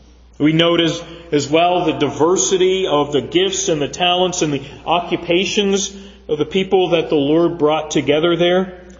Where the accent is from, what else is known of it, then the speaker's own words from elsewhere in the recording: Pittsburgh, Pennsylvania, United States; the church that I grew up in Pittsburgh was actually burned to the ground by arsonists in the early 70s.